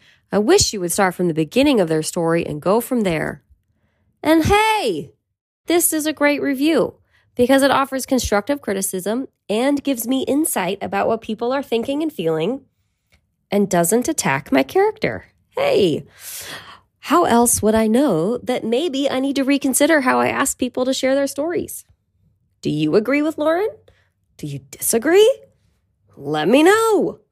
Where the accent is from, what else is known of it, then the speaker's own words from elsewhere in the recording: Petaluma, California, United States; We're still in my hometown, Petaluma.